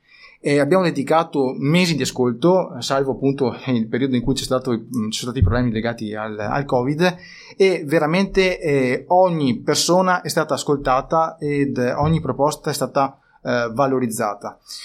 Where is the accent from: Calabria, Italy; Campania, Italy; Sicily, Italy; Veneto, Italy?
Veneto, Italy; Adria; ho 31 anni, sono ingegnere civile e vengo da Adria.